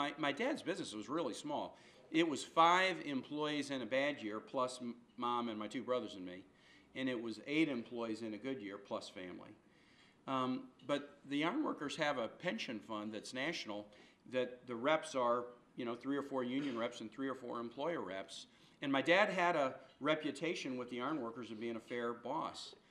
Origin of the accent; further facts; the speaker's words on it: Kansas City, Missouri, United States; You know, my whole political career after growing up in Kansas City and going to Mizzou.